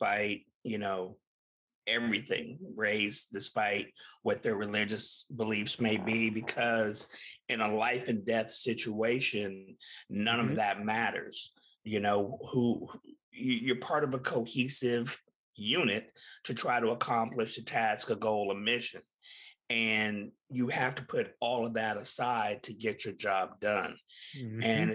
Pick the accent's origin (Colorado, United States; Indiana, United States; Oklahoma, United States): Oklahoma, United States; Tulsa; The thing about Alfre Woodard is she's from my hometown of Tulsa, Oklahoma.